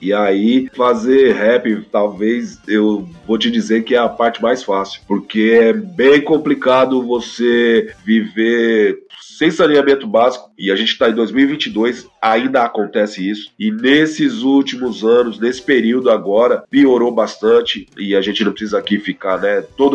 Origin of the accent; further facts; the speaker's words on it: São Paulo, Brazil; eu venho da Vila Joaniza, um bairro de São Paulo, infelizmente, muito violento, até hoje.